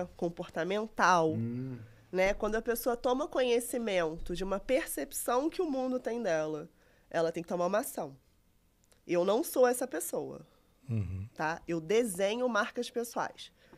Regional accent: Rio de Janeiro, Brazil; Eu nem que eu sou carioca.

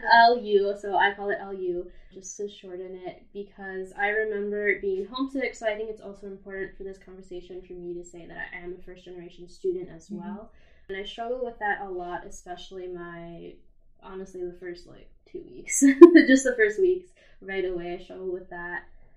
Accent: Chicago, Illinois, United States; Yeah, so I'm from the city of Chicago. I'm actually from near Midway, so near that area, so not too far.

